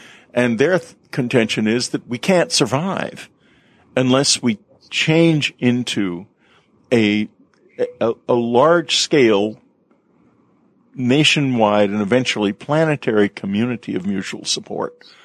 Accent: San Antonio, Texas, United States; I grew up in San Antonio, Texas in the 50s, and every summer we had horrible polio epidemics

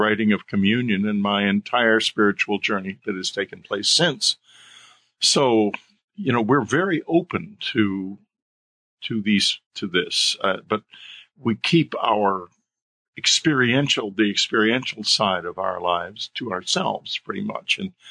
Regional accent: San Antonio, Texas, United States; I met and talked to some Masons who were in my hometown of San Antonio

